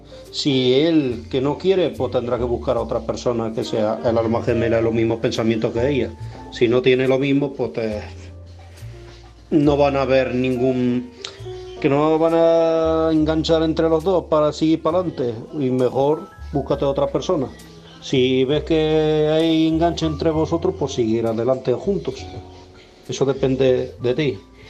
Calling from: Algeciras, Andalusia, Spain; corresponsal de Algeciras.

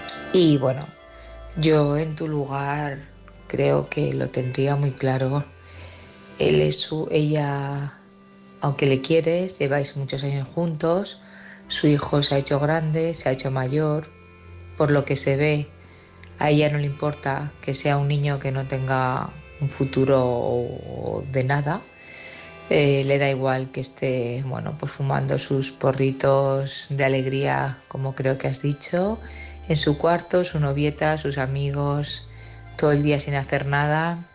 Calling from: Barcelona, Catalonia, Spain; de Barcelona.

